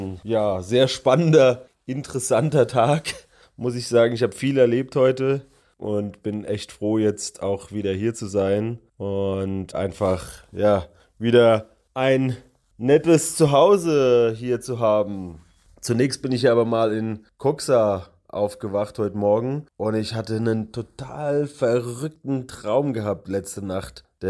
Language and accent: German; Bodenheim, Rhineland-Palatinate, Germany; der Ort ist so drei Orte weiter von meinem Heimatort in Bodenheim.